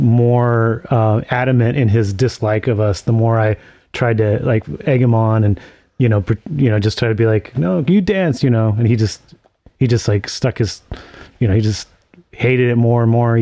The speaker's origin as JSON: {"language": "English", "town": "Gilroy", "region": "California", "country": "United States", "said": "I mean, we're both from Gilroy. We both like have known each other for a long time."}